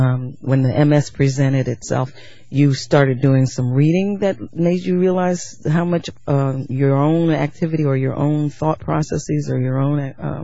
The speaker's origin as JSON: {"language": "English", "region": "New York", "country": "United States", "said": "Well, New York is my state also, Westchest"}